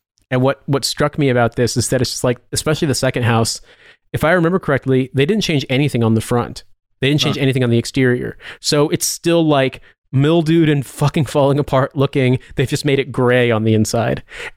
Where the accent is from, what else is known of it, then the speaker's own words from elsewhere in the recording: United States; And I feel like, okay, that's not just me being American.